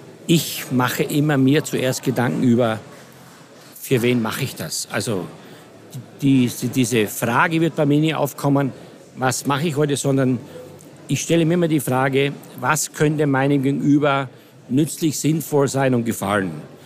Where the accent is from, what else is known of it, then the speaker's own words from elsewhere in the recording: Austria; Ich bin in Österreich auf einem Bauernhof aufgewachsen. Wir lebten nur von dem, was wir selber produziert haben.